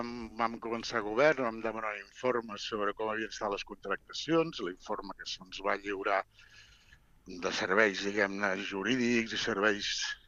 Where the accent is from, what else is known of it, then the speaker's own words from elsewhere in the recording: Torredembarra, Catalonia, Spain; jo soc de Torredembarra, i aquí vam tenir, diguem-ne, intervenció policial i alcalde a la presó